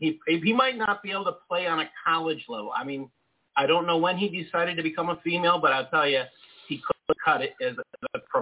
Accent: United States; and as an American, oh my gosh, how embarrassing.

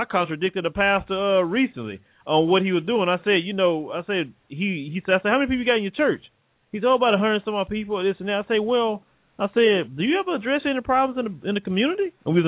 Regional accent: Port Arthur, Texas, United States; now in Houston, United States; No, I'm not from California. I'm originally from Port Arthur, Texas.

